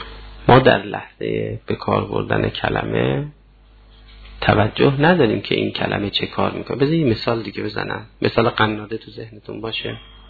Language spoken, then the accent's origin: Persian; Iran; من اول که به دنیا آمدم ایرانی بودم، به سن بلوغ که رسیدم مسلمان شدم.